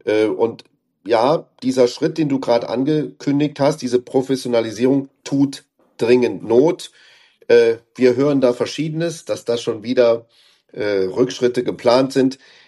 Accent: Saarland, Germany; man sollte auch sich gegenseitig unterstützen, auch als Saarländer.

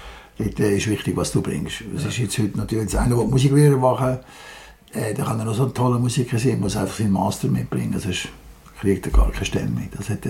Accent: Lenzburg, Aargau, Switzerland; Ich komme auch aus einer nicht so fasnachtigen Gegend. Ich bin in Lenzburg aufgewachsen.

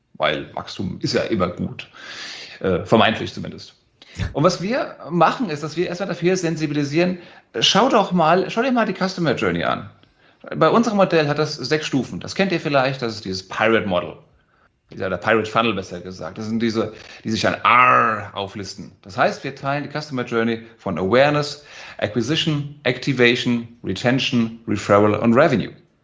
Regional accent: Frankfurt, Hesse, Germany; ich bin Frankfurter Bub geboren und aufgewachsen

